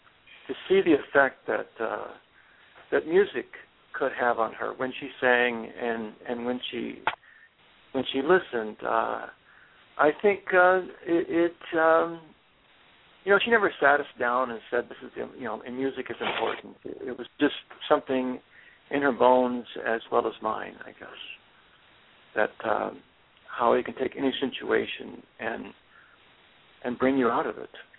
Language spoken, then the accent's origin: English; Iowa, United States; Oh, at first, just around the family, it would be like Broadway musicals and choir stuff. But then, as I started listening to the radio, there was KIOA in Des Moines was just a pop station.